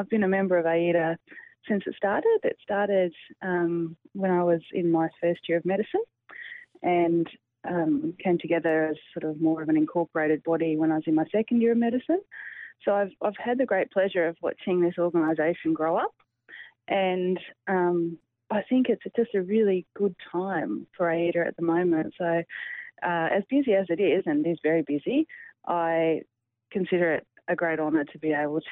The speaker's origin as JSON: {"language": "English", "town": "Strahan", "region": "Tasmania", "country": "Australia", "tie": "born or raised there", "said": "So my mob are Palawa. I'm from the west coast of Tasmania."}